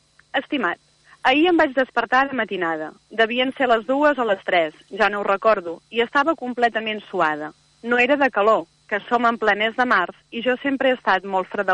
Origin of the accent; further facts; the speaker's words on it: Olot, Catalonia, Spain; jo sóc d'Olot, però m'estimo molt, molt, molt Cadaqués, i llavors és com si fos la meva segona casa, Cadaqués.